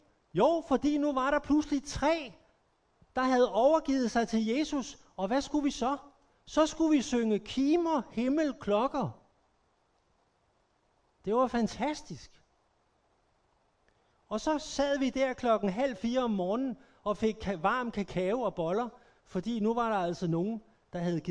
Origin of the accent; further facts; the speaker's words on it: Herlev, Capital Region of Denmark, Denmark; moved away as an adult; da jeg var ung i Herlev, der kommer jeg fra. Det er et godt sted. Da jeg var ung i Herlev i midten af 70'erne, og det er først efter jeg kom til Jylland